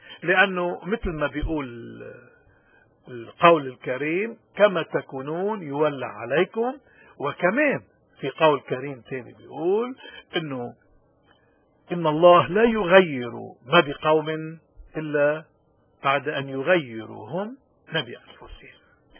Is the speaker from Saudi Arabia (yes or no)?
no; Lebanon; إذا نحن كلبنانيين خارج لبنان، ليش نحن إبلانين إنه نكون تحت القوانين بأي بلد عايشين فيه؟